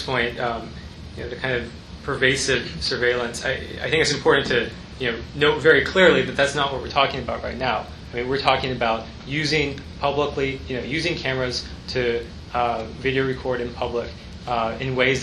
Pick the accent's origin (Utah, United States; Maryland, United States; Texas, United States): Texas, United States; I think I came from Texas where you were allowed to do some of it. And so I grew up knowing that it could be recorded.